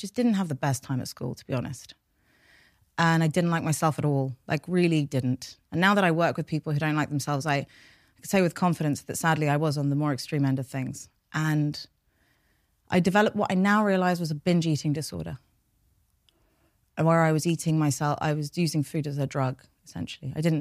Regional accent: London, United Kingdom; first language Persian; English is a second language; also born or lived in United States; I was born here. I was born in North London, and my parents are from Iran. And they came after the revolution or during the revolution. And my first language was Farsi, so I learned how to speak English.

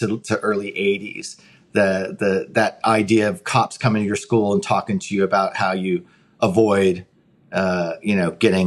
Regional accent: Denver, Colorado, United States; I am. Yeah, I'm from North Denver. I really did the best I could in the first movie to recreate the feeling of the neighborhood I grew up in.

